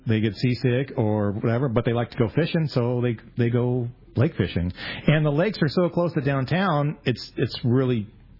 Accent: Hemet, California, United States; I grew up in Hemet. So, and that was before Diamond Valley, so we fished Vail.

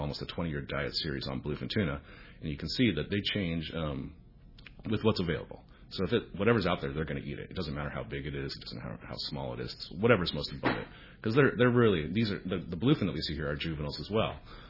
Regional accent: San Diego, California, United States; Yeah, I was born and raised in San Diego.

